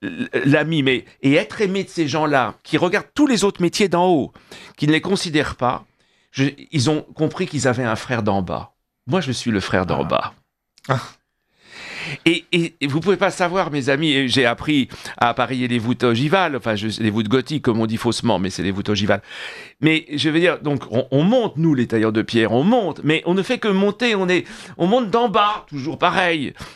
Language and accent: French; Paris, Île-de-France, France; born there; je suis né à Paris, voilà, Paris 12e, à l'hôpital des Diaconesses